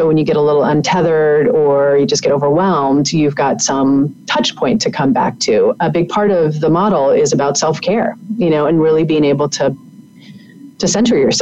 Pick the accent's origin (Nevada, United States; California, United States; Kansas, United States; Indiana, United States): Kansas, United States; I grew up in Kansas in the middle of nowhere and there's no resources